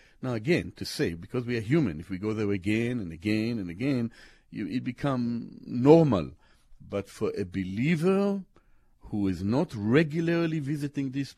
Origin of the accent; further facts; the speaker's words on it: Jerusalem, Jerusalem District, Israel; Well, I love, of course, my home country, my home city, Jerusalem. I was born in Jerusalem.